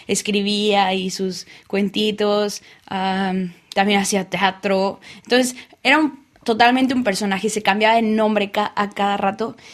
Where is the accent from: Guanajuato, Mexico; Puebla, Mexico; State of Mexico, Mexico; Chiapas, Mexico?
Puebla, Mexico; also born or lived in Mexico City; Sí, bueno, nací en México DF, pero siempre he vivido en Puebla, en el estado de Puebla. Ahí me crié con mi familia materna.